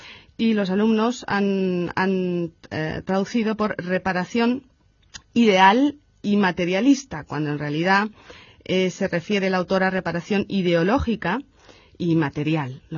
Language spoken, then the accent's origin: Spanish; Spain; Efectivamente, y además como hispanohablantes españoles, pues los traducimos directamente